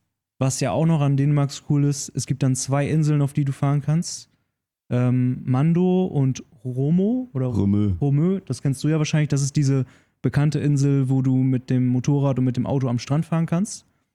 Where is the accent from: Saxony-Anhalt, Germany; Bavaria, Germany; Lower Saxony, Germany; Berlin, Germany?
Lower Saxony, Germany; Nordhorn; Ja, das sind ja diese grünen Grenzen, das haben wir bei uns in Nordhorn auch direkt